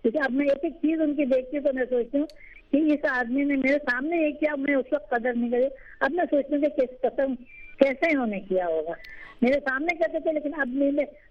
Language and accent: Urdu; Mumbai, Maharashtra, India; میں تو بامبے سے ہوں. کچھ ہم لوگ رہے تو بامبے میں, تو my mother family was from Iran and my father was from Indian, south in Hyderabad, India type.